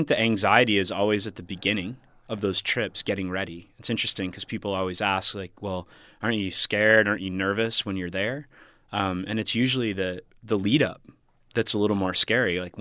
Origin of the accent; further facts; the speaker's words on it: United States; I grew up on Lake Michigan on the water.